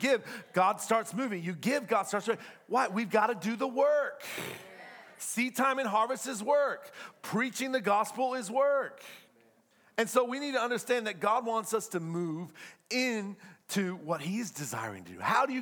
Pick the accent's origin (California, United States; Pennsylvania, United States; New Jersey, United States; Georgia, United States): Georgia, United States; Atlanta; I'm from Atlanta. I know what I'm talking about.